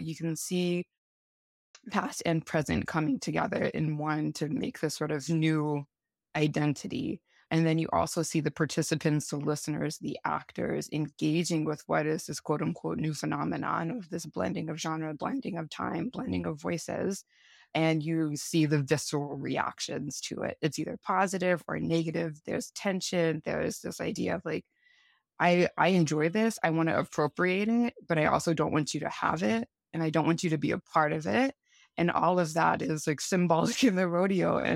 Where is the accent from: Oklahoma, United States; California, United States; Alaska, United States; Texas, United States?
Texas, United States; San Antonio; I was raised in San Antonio, which is also known as Military City, USA.